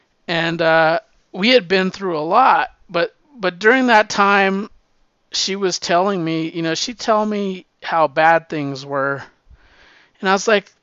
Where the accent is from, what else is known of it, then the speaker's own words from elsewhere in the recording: New Mexico, United States; because I was raised in New Mexico, I always felt like it was like a melting pot of cultures.